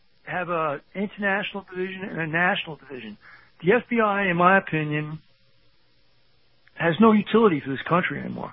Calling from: Henderson, Nevada, United States; I'm calling from Henderson.

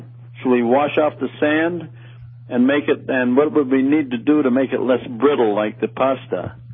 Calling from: New Hampshire, United States; Yes, I'm calling from New Hampshire.

